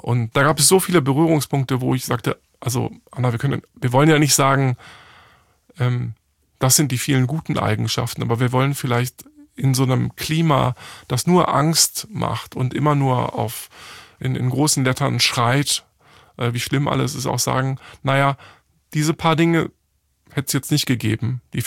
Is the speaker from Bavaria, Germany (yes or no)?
no; Hamburg, Germany; Ich bin in einer Werbeagentur in Hamburg aufgewachsen.